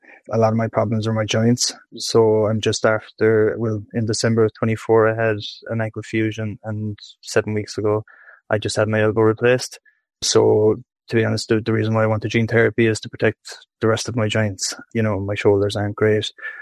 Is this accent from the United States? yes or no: no; Tralee, County Kerry, Ireland; I'm from Tralee, County Kerry in Ireland. I'm 34 and I'm an accountant